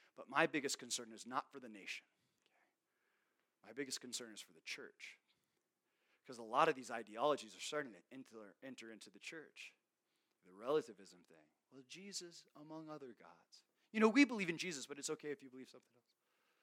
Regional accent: Florida, United States; That's how it was for me growing up in South Florida.

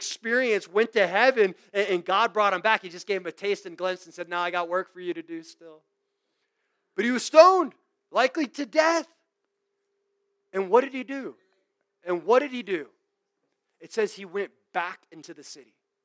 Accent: Florida, United States; Man, like, I grew up in Florida.

